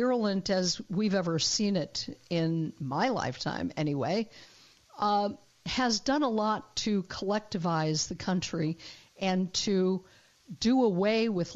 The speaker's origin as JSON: {"language": "English", "region": "Colorado", "country": "United States", "said": "I am a refugee from Colorado, but I will always care about my home state."}